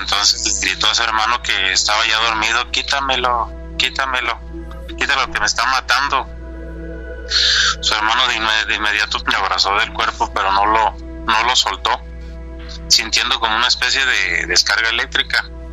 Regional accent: Sinaloa, Mexico; Como yo soy del estado de Sinaloa, sí. Más que trabajo ahora por acá, acá en el estado de Guanajuato.

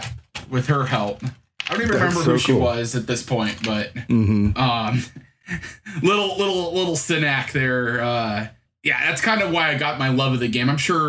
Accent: Des Moines, Iowa, United States; And I'm from Des Moines, Iowa. So that was like a 3.5-hour drive, 3 hours if you don't fear the Iowa State Police.

